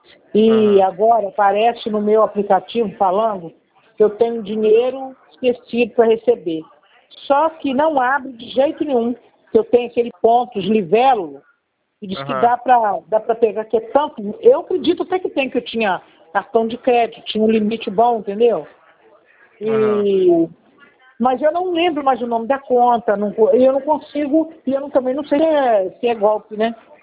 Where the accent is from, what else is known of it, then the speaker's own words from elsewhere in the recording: Rio de Janeiro, Brazil; Não, sou do Rio de Janeiro.